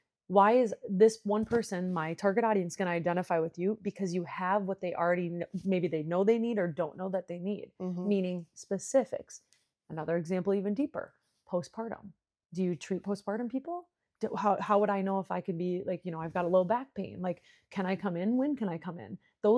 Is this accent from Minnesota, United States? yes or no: yes; Minnesota, United States; I'm from Minnesota, so this was just the example.